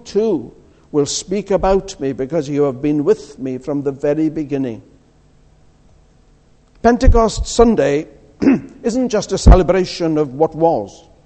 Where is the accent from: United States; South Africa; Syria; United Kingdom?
United Kingdom; Wales; I'm Welsh, as you probably gathered by now.